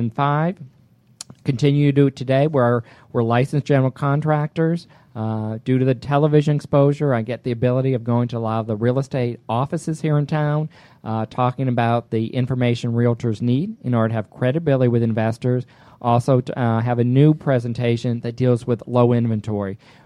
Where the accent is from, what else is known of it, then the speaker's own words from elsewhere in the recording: West Hartford, Connecticut, United States; moved away as an adult; also born or lived in Georgia; Well, I was born and raised in West Hartford, Connecticut. At the age of 18, I came down to Georgia. Went to school at the University of Georgia